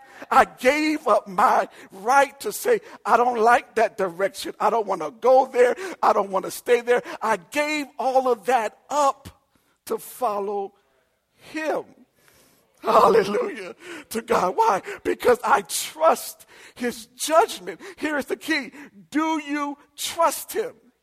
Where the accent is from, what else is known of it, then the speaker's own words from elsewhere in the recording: Maryland, United States; also born or lived in New Orleans / New Jersey; now in Minnesota, United States; I grew up in Maryland. My plan was to live in New York.